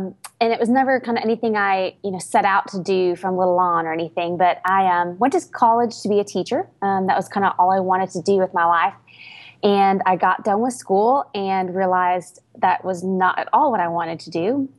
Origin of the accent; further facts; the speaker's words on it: Minnesota, United States; moved away as an adult; now in Nashville, United States; I was born and raised up in Minnesota. I went to school in Wisconsin. Made a drastic move to Nashville.